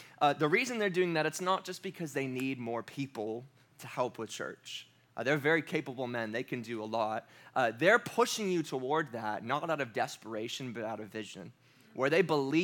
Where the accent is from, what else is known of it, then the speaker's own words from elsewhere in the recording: New York, United States; also born or lived in Pittsburgh; So I was born here, and my parents moved to upstate New York, right up